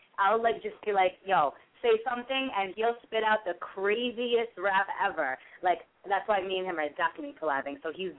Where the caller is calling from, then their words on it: Merrick, New York, United States; Hi, I'm calling from Merrick.